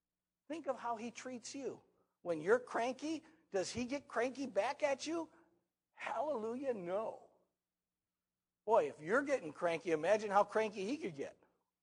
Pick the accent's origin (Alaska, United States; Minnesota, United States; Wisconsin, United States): Wisconsin, United States; As many of you know, I come from Wisconsin, born and raised there.